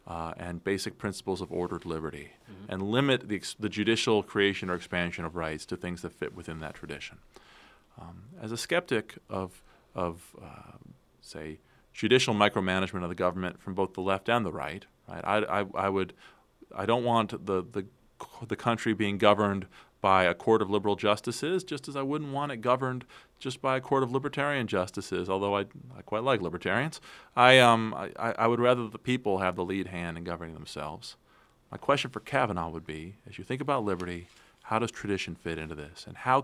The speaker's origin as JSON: {"language": "English", "region": "Iowa", "country": "United States", "tie": "born or raised there", "said": "people like my home state Attorney General Tom Miller in Iowa"}